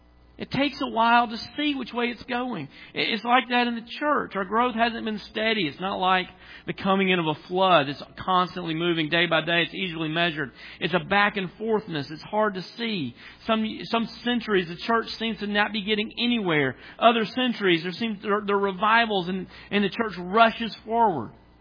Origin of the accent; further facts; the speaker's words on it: Tennessee, United States; I grew up in Tennessee.